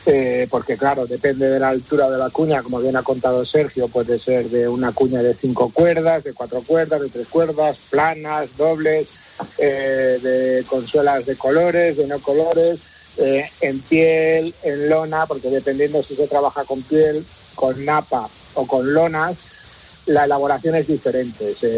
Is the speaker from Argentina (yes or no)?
no; Arnedo, La Rioja, Spain; nosotros somos de Arnedo, mi abuelo, mis padres, mis tíos